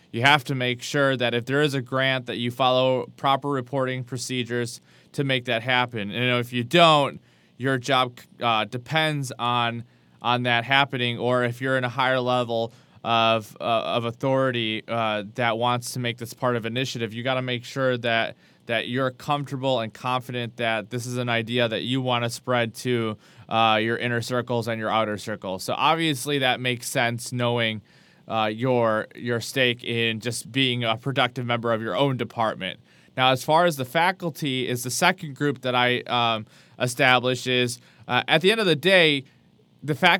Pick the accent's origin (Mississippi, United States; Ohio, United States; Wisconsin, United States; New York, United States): Wisconsin, United States; now in South Carolina, United States; I'm from Wisconsin, not from Colorado, or I'm not from the South, but I'm in South Carolina. Not that anything's wrong with that. It's just something that sometimes, coming from small town Wisconsin, my voice gets a little interesting